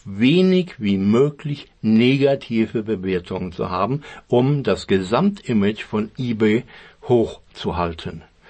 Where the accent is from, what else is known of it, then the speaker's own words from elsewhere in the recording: Germany; dass dieser Dienst im Ausland nicht verfügbar ist für mich als Deutscher